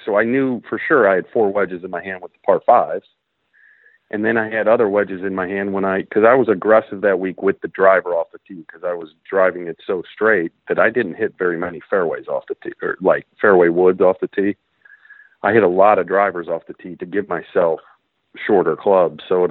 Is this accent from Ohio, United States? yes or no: yes; Ohio, United States; And, you know, growing up in Ohio, it's kind of the same weather you have over there in Illinois.